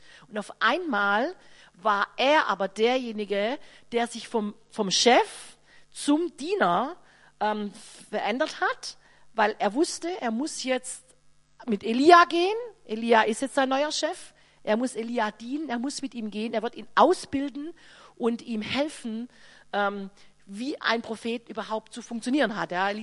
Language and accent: German; Swabia, Germany; Und in Schwaben, wo ich herkomme, schon gar nicht.